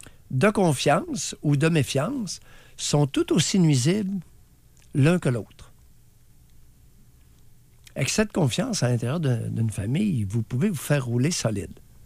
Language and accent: French; Quebec, Canada; je pense que je suis un Québécois, peu importe l'âge, à 70 ans, et écoute, le froid me fait du bien.